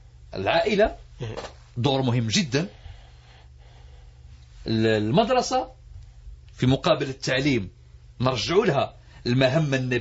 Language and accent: Arabic; Algeria; إحنا بطبيعتنا كجزائريين الآن وصلنا في ظل هذه التحولات أنه لما تردع جيب نتيجة.